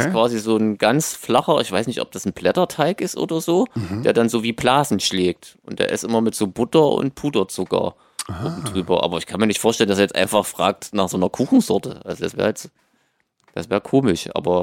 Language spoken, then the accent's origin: German; Thuringia, Germany; Bevor ich mich blamiere als Thüringer, muss ich da lieber sagen, ich weiß es nicht.